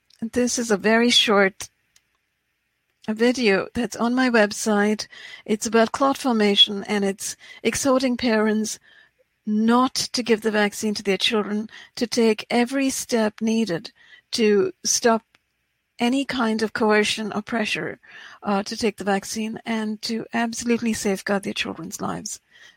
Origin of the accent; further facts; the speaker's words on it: India; Dr. Soumya is from India, as I'm from India too.